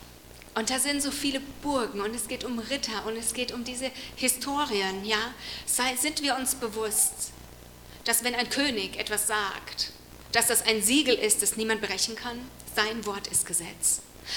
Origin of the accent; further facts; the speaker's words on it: Haiti; ich komme aus Haiti, ich weiß, wie es ist, in tausend verschiedene Fettnäpfchen zu treten.